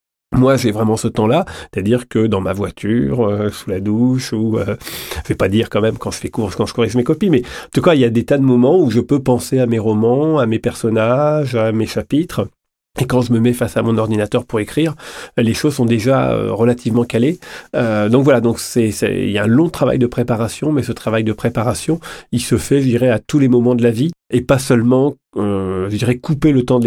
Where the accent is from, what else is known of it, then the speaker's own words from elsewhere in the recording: Normandy, France; born there; Bon, c'est ma région natale.